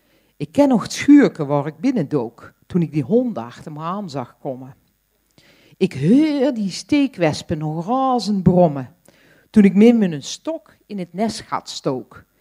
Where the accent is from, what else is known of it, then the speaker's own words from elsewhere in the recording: Tilburg, North Brabant, Netherlands; Ik ben een echte Brabantse, zoals u kunt horen. Geboren in Tilburg, omdat mijn ouders uit Holland daarheen vertrokken waren, omdat mijn vader daar zijn artsenstage deed.